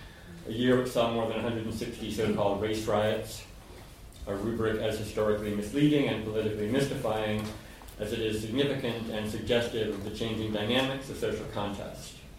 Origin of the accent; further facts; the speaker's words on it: Berkeley, California, United States; which I rarely get a chance to put up pictures of my hometown, but there's one. My hometown is basically a bunch of people standing around a dumpster.